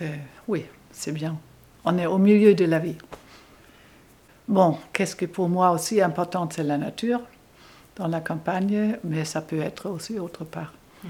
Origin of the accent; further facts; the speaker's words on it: Hamburg, Germany; born there; French is a second language; j'ai 75 ans. Je suis née à Hambourg en Allemagne.